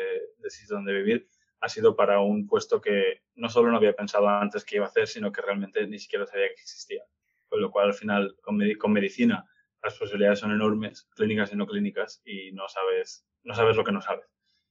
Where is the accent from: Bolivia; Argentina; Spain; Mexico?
Spain; first language Spanish; aunque soy español y nací y crecí hablando en español